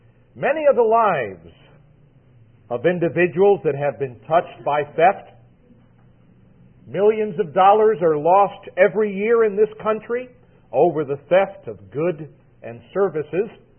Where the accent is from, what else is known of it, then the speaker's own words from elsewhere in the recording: New York, United States; you have to realize I'm from New York.